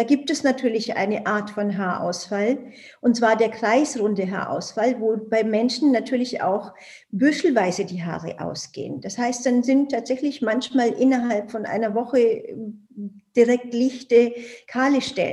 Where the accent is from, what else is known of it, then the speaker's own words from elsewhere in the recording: India; German is a second language; now in Germany; Ich komme ja ursprünglich aus Indien